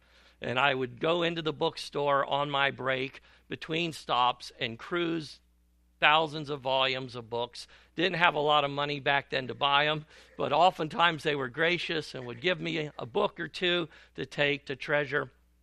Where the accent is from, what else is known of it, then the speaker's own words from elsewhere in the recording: Florida, United States; I was born and raised in Florida